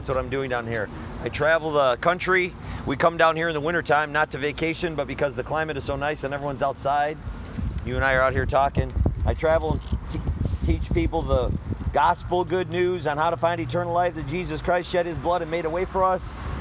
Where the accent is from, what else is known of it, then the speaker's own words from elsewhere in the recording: Wisconsin, United States; also born or lived in Chicago area, Illinois; Originally from Wisconsin, yeah.